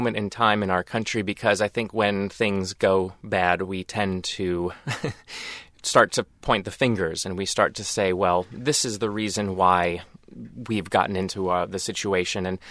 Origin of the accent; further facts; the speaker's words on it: Pennsylvania, United States; now in Los Angeles, United States; I'm from this small little village, in Pennsylvania, and I grew up in a log cabin that was built in the middle of the 18th century, and my neighbors were Amish.